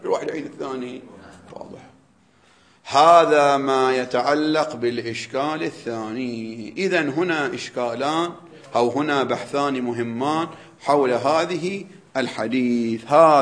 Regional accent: Bahrain; فراح لأحد مشايخ عندنا في البحرين

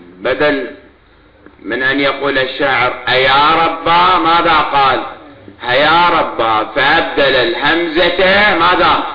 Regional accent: Iraq; أنا مواطن عراقي واستشعر الألم العراقي.

